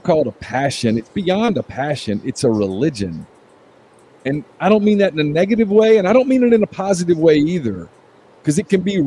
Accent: Louisiana, United States; now in Mississippi, United States; I mean, I live in Mississippi now, obviously, in a way that it's not here. And I grew up in Louisiana, and it's not like that in Louisiana either.

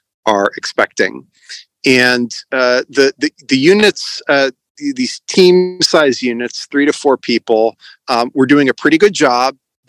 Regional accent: United States; now in Ukraine; I'm an American citizen, and the unit that I'm with a pretty special unit.

